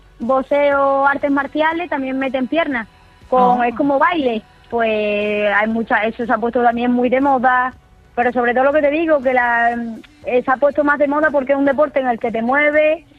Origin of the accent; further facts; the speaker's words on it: Valdornillo, Spain; Pues yo soy de Valdornillo